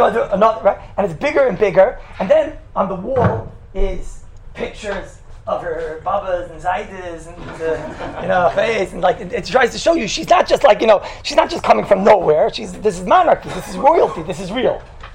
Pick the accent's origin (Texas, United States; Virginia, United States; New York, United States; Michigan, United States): New York, United States; No, sorry, man, I'm from New York.